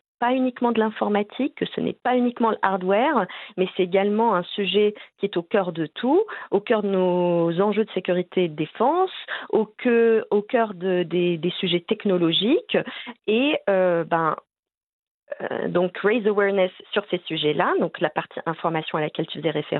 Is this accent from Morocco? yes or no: yes; Morocco; moved away as an adult; now in France; Je suis née et j'ai grandi au Maroc, puis j'ai obtenu mon baccalauréat et je suis allée m'installer à Paris.